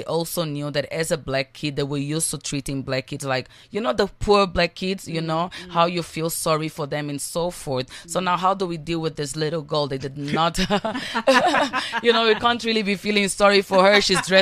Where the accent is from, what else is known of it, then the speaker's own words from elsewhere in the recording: Angola; Even though I grew up in Angola in a time when there was war, in a time where there was so much conflict, I always saw people around me fighting for what they believed in.